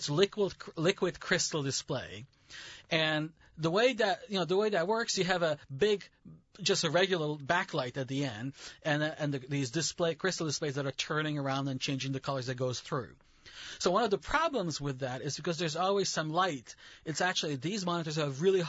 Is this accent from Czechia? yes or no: yes; Czechia; I'm from the Czech Republic. It used to be Czechoslovakia, so it used to be one country, one federal country.